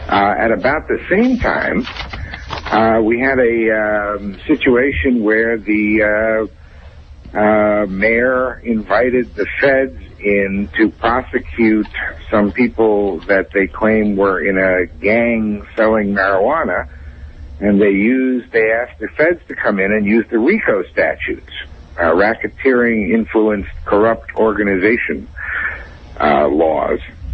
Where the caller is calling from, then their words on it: Syracuse, New York, United States; I'm talking from Syracuse, New York, and Syracuse, New York is a test market, has been for years.